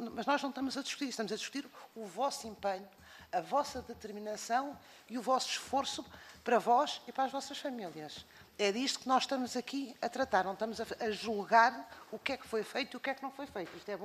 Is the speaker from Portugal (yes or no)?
yes; Portugal; que nós, obviamente, como portugueses, temos que honrar e temos que agradecer